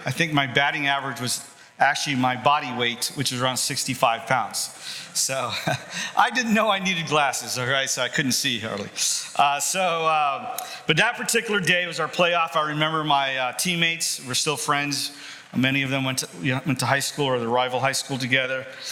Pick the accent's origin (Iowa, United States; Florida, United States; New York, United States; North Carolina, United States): Florida, United States; Sarasota; Now, I'm from Sarasota, and it's hard not to go to the beach